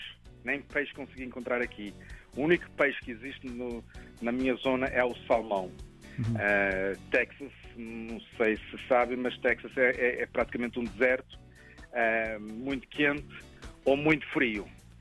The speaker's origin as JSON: {"language": "Portuguese", "country": "South Africa", "tie": "born or raised there", "also_born_or_lived": "Portugal", "second_language": "Portuguese", "moved": "as an adult", "lives_now": "United States", "said": "eu nasci em África, os meus pais emigraram para a África do Sul, nasci lá, estudei em inglês, vim para Portugal em 1994, quando houve os problemas na África do Sul, ingressei na faculdade, pensava sempre em inglês, raciocinava em inglês"}